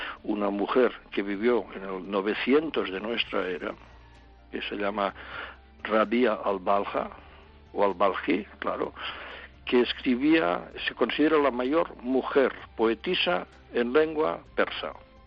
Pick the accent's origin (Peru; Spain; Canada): Spain